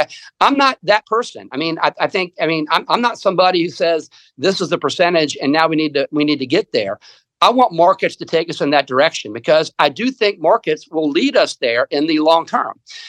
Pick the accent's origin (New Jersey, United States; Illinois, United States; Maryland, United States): Maryland, United States; is prone to a lot of the things that you saw happen in Chesapeake Bay back when I was growing up in Maryland.